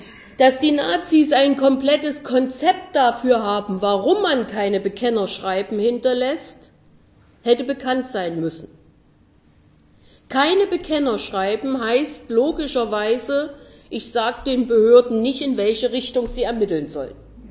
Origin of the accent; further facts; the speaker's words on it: Saxony, Germany; Ich komme aus Sachsen und kann sagen, wir hatten es gut 2000.